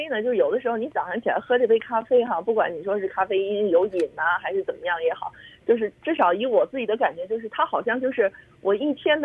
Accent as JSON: {"language": "Chinese", "region": "Beijing", "country": "China", "accent": "Beijing", "said": "我们北京话讲叫二道贩子嘛，"}